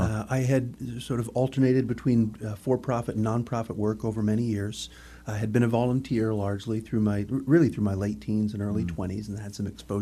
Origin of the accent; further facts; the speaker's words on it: Brockville, Ontario, Canada; now in Tallahassee, United States; I grew up in Brockville, Ontario, which is right on the Thousand Islands on the St. Lawrence River.